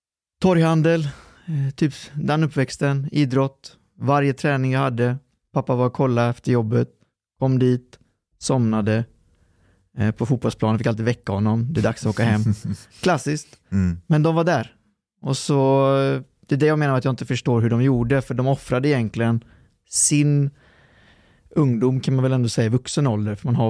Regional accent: Lidköping, Västra Götaland County, Sweden; Och så hamnade vi i Lidköping. Och där växte vi upp i tryggheten.

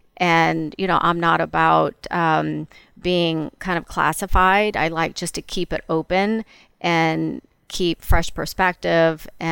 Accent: Myrtle Beach, South Carolina, United States; now in Los Angeles, United States; it reminds me of growing up in Myrtle Beach.

